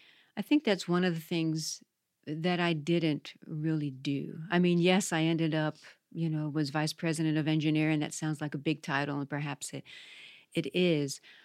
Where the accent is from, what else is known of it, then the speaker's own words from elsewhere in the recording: New York, United States; that was a real strength for me, was my church growing up in New York.